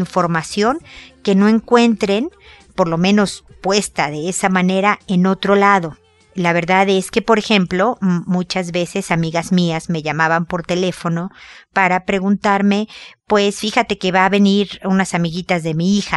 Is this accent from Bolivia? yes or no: no; Mexico; now in Chile; Soy mexicana, vivo en Chile